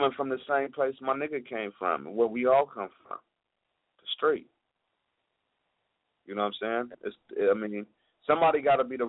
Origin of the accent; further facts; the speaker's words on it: California, United States; She from Bakersfield, but she moved to the Bay. I was raised in the Bay, right?